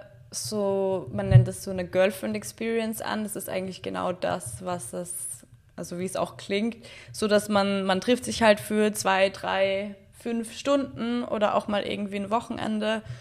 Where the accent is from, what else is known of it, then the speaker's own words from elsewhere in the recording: Austria; ich komme auch aus Österreich, und da habe ich in so einem Café gearbeitet